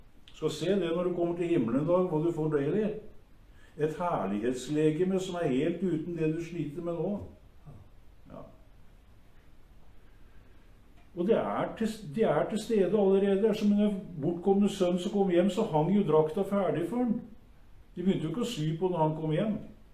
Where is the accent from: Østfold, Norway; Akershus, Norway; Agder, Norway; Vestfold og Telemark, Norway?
Vestfold og Telemark, Norway; Kragerø; De forteller om en gammel skomaker borti der jeg kommer fra, Sandrald Kragerø.